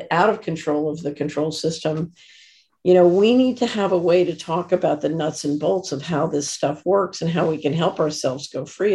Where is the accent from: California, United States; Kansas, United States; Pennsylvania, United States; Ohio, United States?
Pennsylvania, United States; Philadelphia; go back to when I was a child growing up in West Philadelphia.